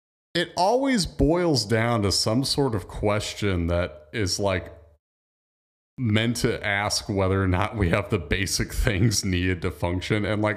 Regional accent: Fort Wayne, Indiana, United States; Fort Wayne, also home of the greatest oil analysis laboratory in the world. It is my hometown.

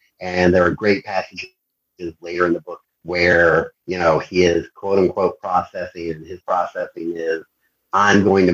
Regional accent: Appalachia, United States; Which, I'm Appalachian. It's not like the first time I've seen a fight at a funeral.

